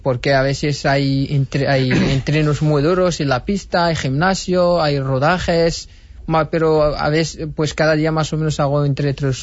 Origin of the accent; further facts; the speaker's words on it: Morocco; now in Spain; que no me han dado en mi país de origen